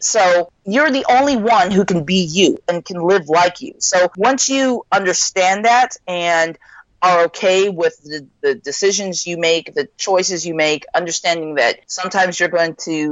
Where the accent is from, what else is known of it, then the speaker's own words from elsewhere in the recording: Midwest, United States; also born or lived in New York; now in Miami, United States; My mother is Japanese and my father is African American. And yeah, I grew up in the Midwest and made my way to live in New York for quite a time and then ended up in Miami.